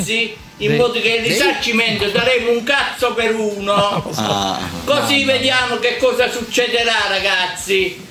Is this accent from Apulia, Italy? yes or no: yes; Foggia, Apulia, Italy; accent: Foggian dialect; oggi parlo solo in italiano perché quelli della Zanzara dicono che non si capisce quando io parlo in dialetto foggiano.